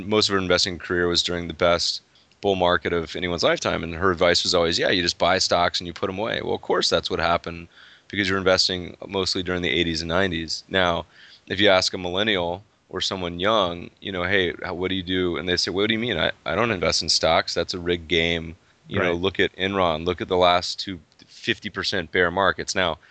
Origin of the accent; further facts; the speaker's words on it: Denver, Colorado, United States; I grew up in Denver mostly. So I'm a huge Denver Broncos fan, right?